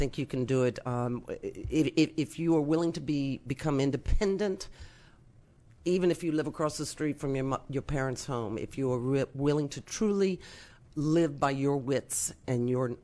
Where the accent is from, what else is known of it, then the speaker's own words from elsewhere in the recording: New Orleans, Louisiana, United States; also born or lived in Charlotte, North Carolina; I grew up in New Orleans and then North Carolina, Charlotte, mm-hmm. North Carolina.